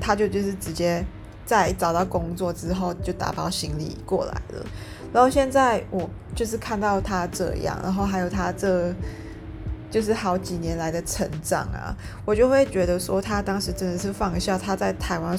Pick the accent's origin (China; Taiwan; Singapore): Singapore; 我是一个 city girl， 对，我就是土生土长的在新加坡长大的一个女生。然后对我来说，城市会是我一个比较舒服的地方。